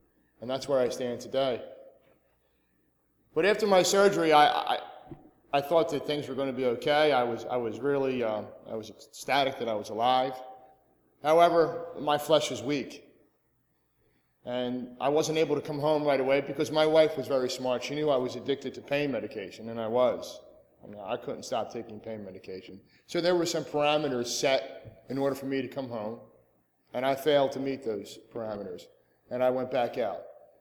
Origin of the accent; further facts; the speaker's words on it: New Jersey, United States; I'm from South Jersey, Cape May County.